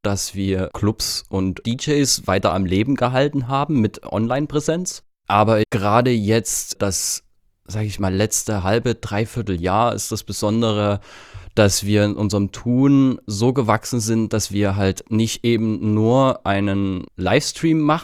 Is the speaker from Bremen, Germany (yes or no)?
no; Königshain-Wiederau, Saxony, Germany; Ich bin halt auf dem Dorf groß geworden.